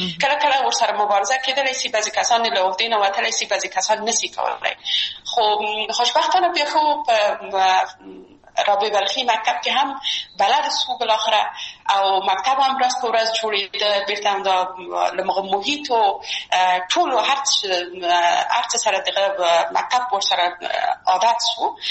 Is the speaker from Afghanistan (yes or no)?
yes; Kabul, Afghanistan; موږ د مکرانو په ساحه کې لوی سوي وو، هلته زموږ بلدتیا ډېره زیاته وه